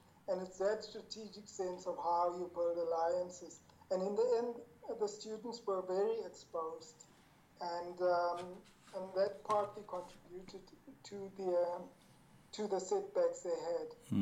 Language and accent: English; Rietvlei, KwaZulu-Natal, South Africa; born there; So I was born in an area called Rietvlei, which is part of the Amzumkulu district. And I think before the age of three, we traveled to Pietermaritzburg